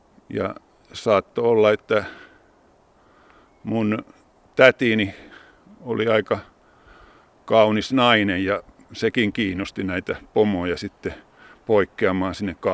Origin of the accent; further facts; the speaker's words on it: Jämsä, Central Finland, Finland; mä vietin lapsuuteni Jämsän Vekkulan kylässä Oksmäki-nimissä talossa. Se oli entinen metsähallituksen torppa ja siellä asui hakkuumiehiä jatkuvasti.